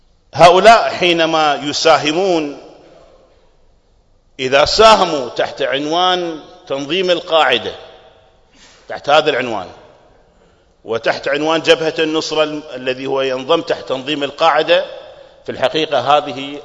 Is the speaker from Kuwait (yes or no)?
yes; Kuwait; ممن كانوا في بلدي الكويت